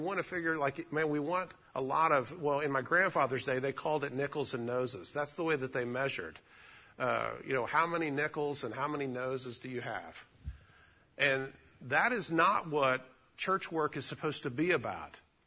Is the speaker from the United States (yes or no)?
yes; the South, United States; I grew up in the South. I heard that all my life.